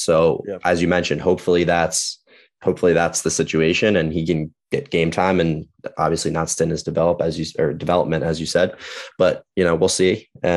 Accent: Maryland, United States; And, you know, like I grew up in the Maryland area.

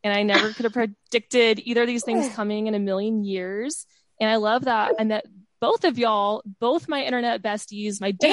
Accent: Dallas, Texas, United States; So I grew up in Dallas.

